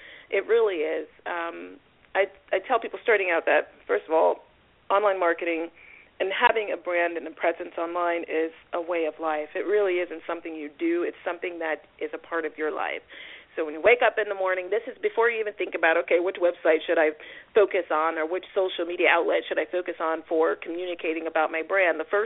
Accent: Washington, District of Columbia, United States; I grew up in Washington, D.C. There were thousands of convenience stores all around.

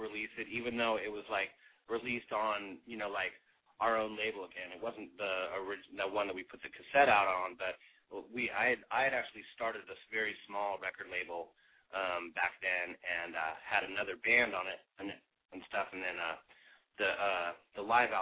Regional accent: San Diego, California, United States; and we're from San Diego

